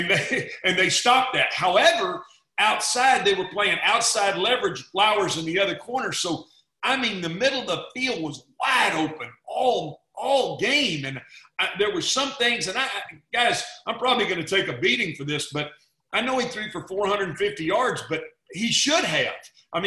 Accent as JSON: {"language": "English", "region": "Texas", "country": "United States", "accent": "Texas", "said": "I can't pronounce his name with my Texas accent"}